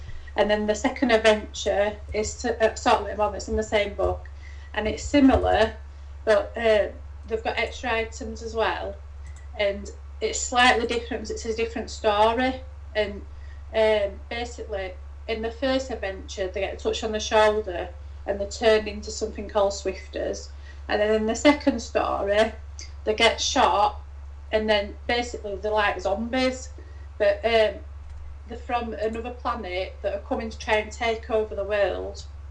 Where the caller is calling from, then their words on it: Wakefield, Yorkshire and the Humber, United Kingdom; from Wakefield in the UK, West Yorkshire.